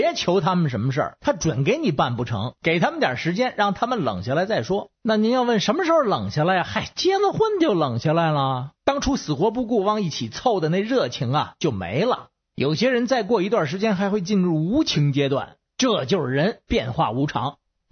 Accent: Beijing, China; 好，我是北京的

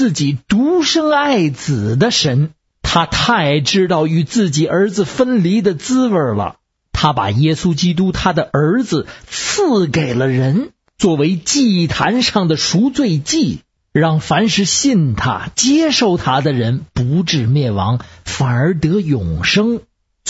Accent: Beijing, China; 我是北京的…。

